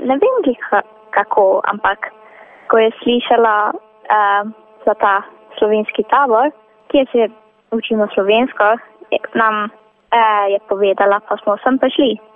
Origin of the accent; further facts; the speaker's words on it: Sweden; Jaz prihajam iz Švedske.